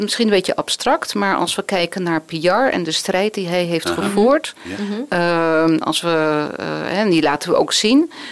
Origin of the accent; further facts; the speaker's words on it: Netherlands; Ja, ik ben geboren getogen in Nederland. En heb daar in Leiden geschiedenis gestudeerd.